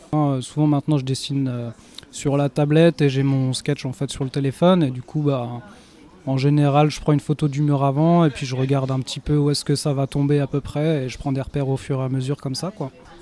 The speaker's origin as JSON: {"language": "French", "town": "Nancy", "region": "Grand Est", "country": "France", "said": "Je viens de Nancy"}